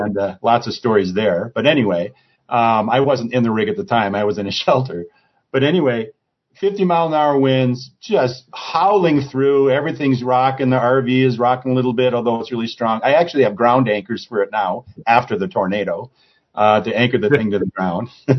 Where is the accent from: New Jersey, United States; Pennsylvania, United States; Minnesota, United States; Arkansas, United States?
Minnesota, United States; whereas like I'm from Minnesota, they're, you know, 40 or 50 miles